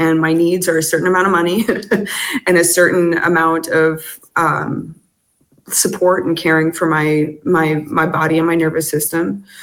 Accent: United States; now in France; I mean, I live in France, which is a small miracle as an American

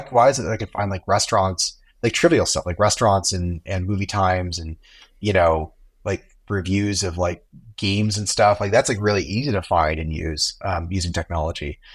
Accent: California, United States; I grew up in Silicon Valley out here in California and been, coding and using computers since I can remember.

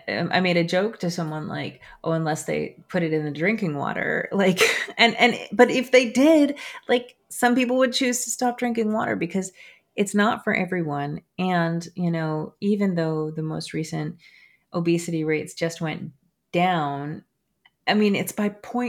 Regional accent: New Jersey, United States; been state level bills that have been introduced in New York, Massachusetts, Vermont, and New Jersey, my home state.

